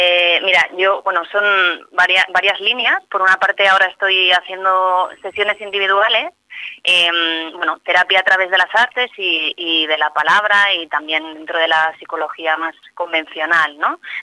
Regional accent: Vitoria, Basque Country, Spain; yo he estado viviendo fuera muchos años, soy de Vitoria, pero he estado viviendo muchos años fuera, entonces hace 3 años llegué a Vitoria

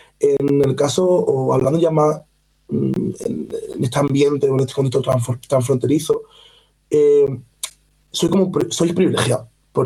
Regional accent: Spain; Y yo, sí, soy de aquí, soy español, yo he criado aquí, estoy aquí, o sea, trabajo aquí.

